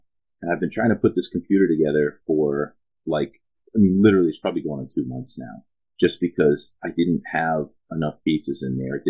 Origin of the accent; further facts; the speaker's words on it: United States; that was part of being American a few years ago